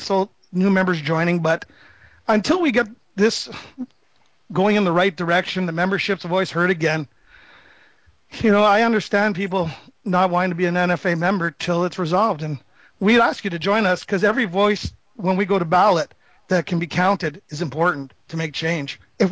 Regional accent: Quebec, Canada; I may be an Anglophone. I grew up in Quebec.

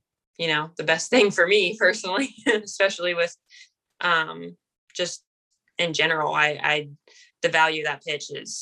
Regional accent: Ohio, United States; So, I'm from Ohio. So I'm from a small town in Ohio, and I knew I didn't want to go super far from home

